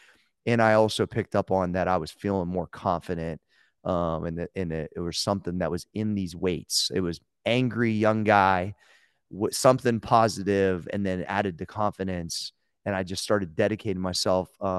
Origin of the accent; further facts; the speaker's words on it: Ohio, United States; And also I grew up not very far from Pittsburgh. So I'm from Ohio, but it's the Ohio Valley.